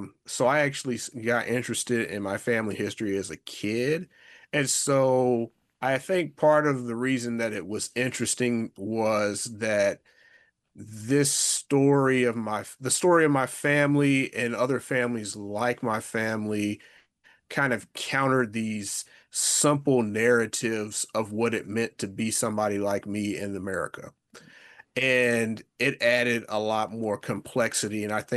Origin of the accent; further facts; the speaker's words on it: Virginia, United States; I grew up in Virginia as well, and so Civil War memory to some extent is all over the place in Virginia.